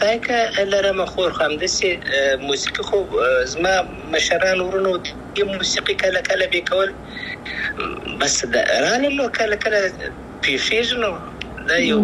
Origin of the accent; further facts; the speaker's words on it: Afghanistan; زه افغان یم، ان شاء الله بیا به افغانستان ته ولاړ سم